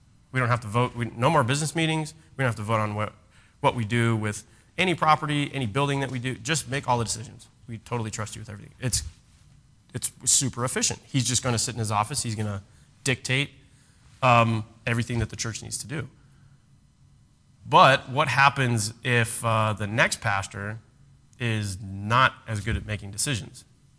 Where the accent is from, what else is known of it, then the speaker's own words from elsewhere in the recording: United States; I'm American, so I'm very pragmatic when it comes to government.